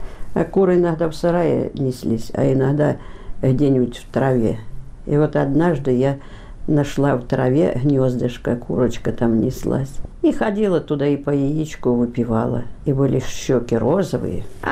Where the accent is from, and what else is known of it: Milenino, Kursk Oblast, Russia; born there